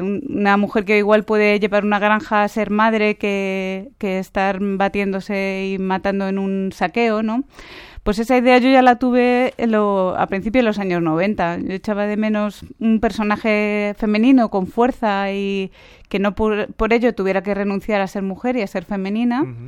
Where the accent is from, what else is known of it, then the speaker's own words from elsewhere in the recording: Madrid, Community of Madrid, Spain; De Madrid.